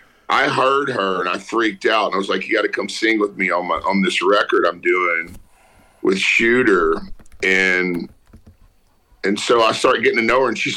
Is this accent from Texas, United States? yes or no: yes; Beaumont, Texas, United States; I grew up on the Texas-Louisiana border in Beaumont.